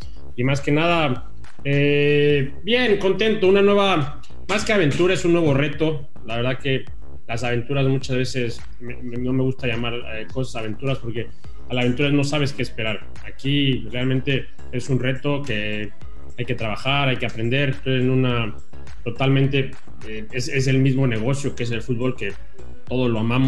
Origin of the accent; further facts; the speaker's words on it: Mexico; moved away as an adult; Realmente muchas veces me pude haber quedado en donde estaba, ya sea en mi país, México, o tener una estabilidad